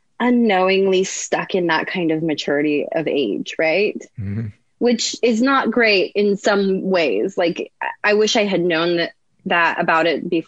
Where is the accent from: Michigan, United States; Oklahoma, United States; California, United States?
California, United States; So I grew up in, so I say I grew up in Southern California from 11 to 16.